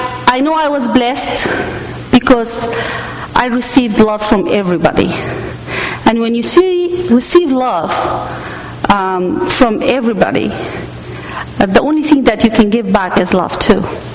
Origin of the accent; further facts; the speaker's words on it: Erbil, Kurdistan Region, Iraq; I came from Iraq, from the northern part of Iraq, city called Erbil, from a Kurdish mother and an Arab father.